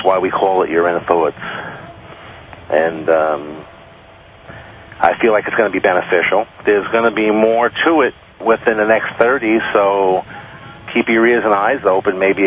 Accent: New York, United States; I'm a New Yorker, anywhere from Albany to Manhattan.

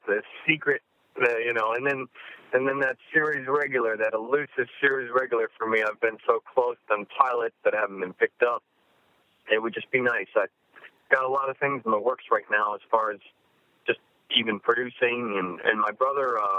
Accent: Portland, Oregon, United States; And it was filmed in my hometown of Portland, Oregon. I moved there when I was 8 years old. So to go back there where I grew up, dreaming of being an actor, it was really an incredible experience.

